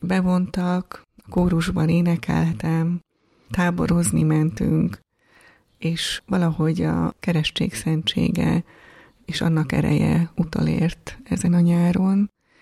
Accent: Gyula, Békés, Hungary; born there; Gyulán születtem, a szüleim elváltak, és mindketten újraházasodtak

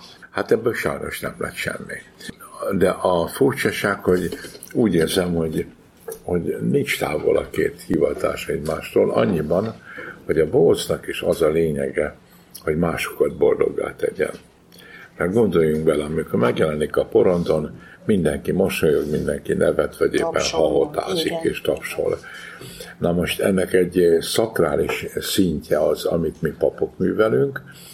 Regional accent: Kunszentmiklós, Bács-Kiskun, Hungary; born there; Hát nem győzök hálát adni azért, hogy normális jó családba születtem 1948-ban, a Kiskunság egyik városában, Kunszentmiklóson.

